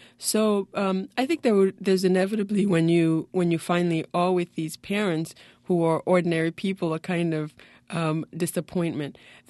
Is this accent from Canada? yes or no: no; Haiti; English is a second language; now in New York, United States; Well, I was different because I didn't speak English, you know, and also when I did speak, I spoke with an accent for most of my New York life, if you will.